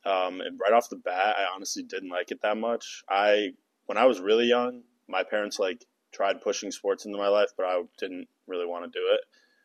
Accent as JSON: {"language": "English", "town": "Columbus", "region": "Ohio", "country": "United States", "tie": "born or raised there", "said": "Yeah, so I grew up in Columbus, Ohio, just right outside in Dublin."}